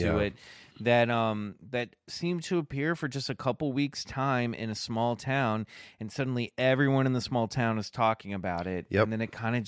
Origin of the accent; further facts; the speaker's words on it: Kansas City, Kansas, United States; I grew up in Kansas City, which is, you know, I was right on the Kansas side, but, you know, basically grew up with a foot in Missouri.